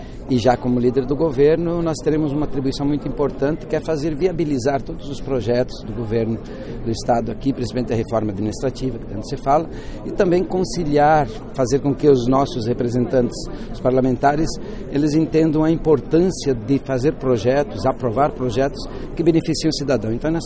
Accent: Santa Catarina, Brazil; now in Vale do Itajaí, Brazil; Eu sou do Vale do Itajaí, nós temos várias demandas, e eu sou natural do extremo oeste catarinense.

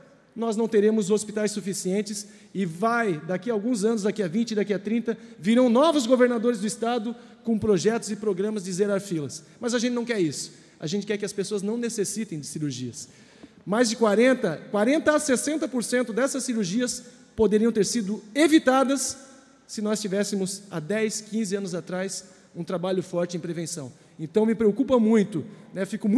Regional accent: Joinville, Santa Catarina, Brazil; Para a região de Joinville, para a cidade de Joinville, de onde vim, né, minha base eleitoral, mas também para todo o Norte do Estado.

